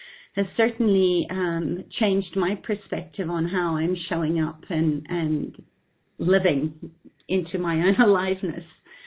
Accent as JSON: {"language": "English", "country": "Zimbabwe", "tie": "born or raised there", "said": "we actually came from Zimbabwe. I was born in Zimbabwe"}